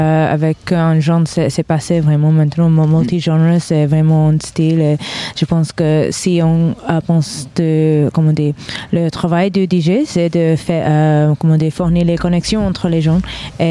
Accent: London, United Kingdom; French is a second language; Moi, je viens de Londres

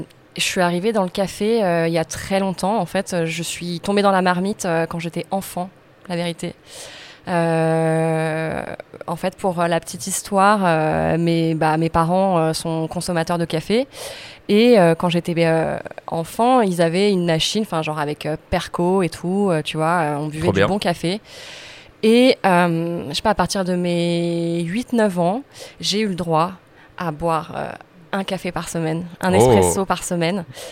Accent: Crépy-en-Valois, Hauts-de-France, France; dans la ville dans laquelle j'ai grandi, dans l'Oise, une ville qui s'appelle Crépy-en-Valois.

